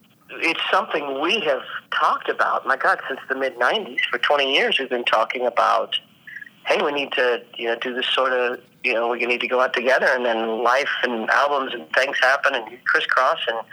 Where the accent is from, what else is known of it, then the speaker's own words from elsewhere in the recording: Kansas, United States; growing up in Kansas, we had one radio station and they played everything.